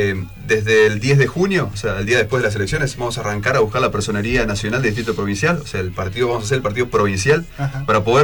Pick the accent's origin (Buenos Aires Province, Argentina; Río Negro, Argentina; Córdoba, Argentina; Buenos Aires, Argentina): Córdoba, Argentina; born there; Si bien tengo 5 hermanos más grandes por parte de mi viejo allá en Córdoba, yo soy nacido en Córdoba, me vine a vivir acá en el 89, me radiqué definitivamente en el 92, porque vivimos 3 años en Villa Paranacito, nos vinimos con la inundación del 92